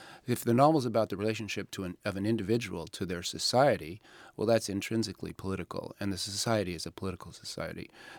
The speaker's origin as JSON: {"language": "English", "country": "United States", "said": "I mean, I'm an American leftist."}